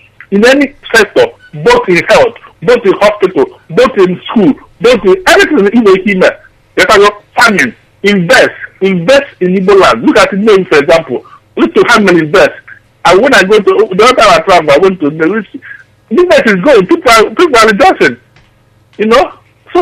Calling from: London, United Kingdom; I'm calling from London, UK.

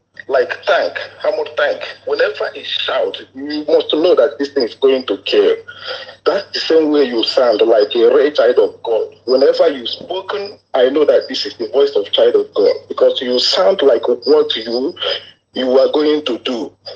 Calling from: Jakarta, Indonesia; I'm calling from Indonesia, Jakarta, Indonesia.

